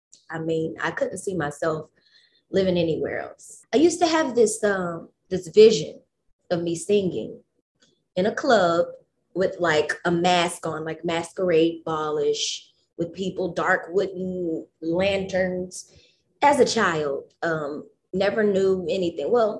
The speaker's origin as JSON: {"language": "English", "town": "Dallas", "region": "Texas", "country": "United States", "tie": "born or raised there", "lives_now": "New Orleans, United States", "said": "I grew up in Dallas, Texas."}